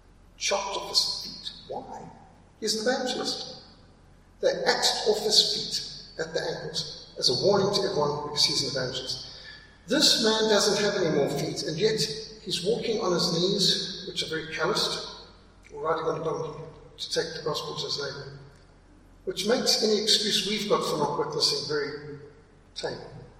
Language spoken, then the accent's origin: English; Zimbabwe; So I found this chap, and I'm from Rhodesia, and immediately there was a rapport